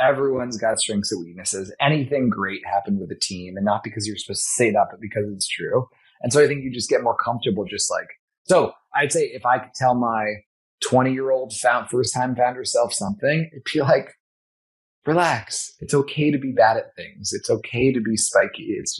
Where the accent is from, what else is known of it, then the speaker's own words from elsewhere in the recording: Los Angeles, California, United States; And I grew up getting driven around Los Angeles by him